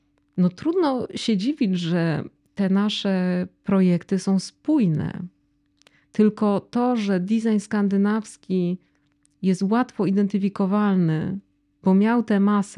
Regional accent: Silesian Voivodeship, Poland; Nie mam żadnych skandynawskich przodków, nie mam rodziny w Skandynawii. Wychowałam się na Śląsku

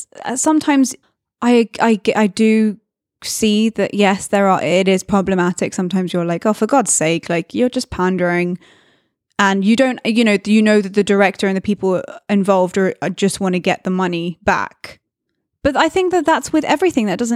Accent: United Kingdom; as a British person

